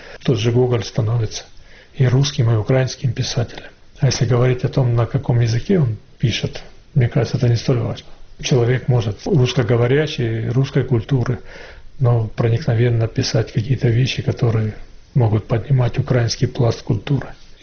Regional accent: Russia; also born or lived in Ukraine; Я вырос в России, воспитывался на российской культуре, одновременно с этим являясь армянином по национальности, зная и армянскую культуру

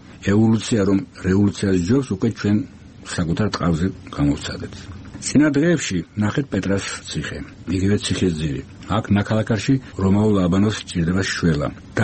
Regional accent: Tbilisi, Georgia; also born or lived in Batumi; მე თბილისელი ვარ, თუმცა ბათუმში დაბადებული

